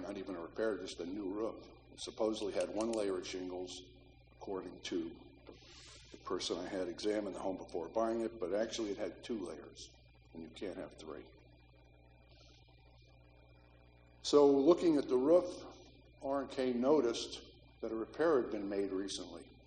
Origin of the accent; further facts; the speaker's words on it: Buffalo, New York, United States; now in Florida, United States; And it's Florida. And it's August. I'm from Buffalo.